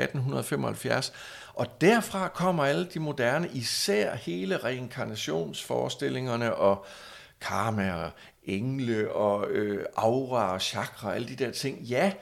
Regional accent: Aarhus, Central Denmark Region, Denmark; moved away as an adult; Jeg er født og opvokset og levede i Aarhus indtil for 6 år siden.

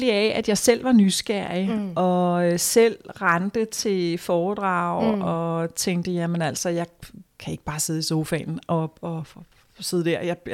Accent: Roskilde, Zealand, Denmark; Ja, jeg kommer fra Roskilde

